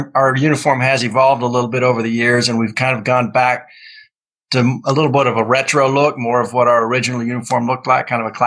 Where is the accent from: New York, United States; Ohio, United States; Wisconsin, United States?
Wisconsin, United States; Well, my very earliest, I remember growing up in Wisconsin.